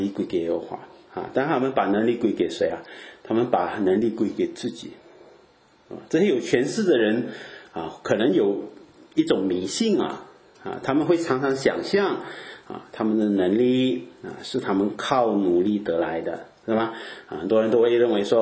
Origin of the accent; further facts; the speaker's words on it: Malaysia; now in Europe; 特别是我们马来西亚人没有几个人会来欧洲的，通常去澳洲去北美这样